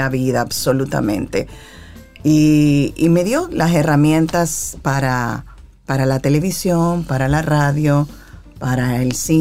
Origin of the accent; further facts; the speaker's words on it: Santo Domingo, Distrito Nacional, Dominican Republic; Yo soy de Villa Juana, nací en Villa Juana.